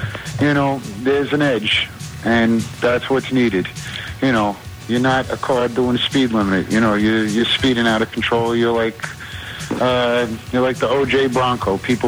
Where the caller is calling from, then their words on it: Staten Island, New York, United States; Staten Island.